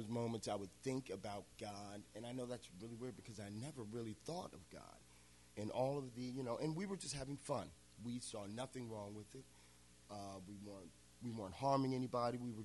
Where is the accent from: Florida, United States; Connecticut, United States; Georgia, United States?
Florida, United States; So as I was growing, in my late teens, growing up in Florida in the 80s was very difficult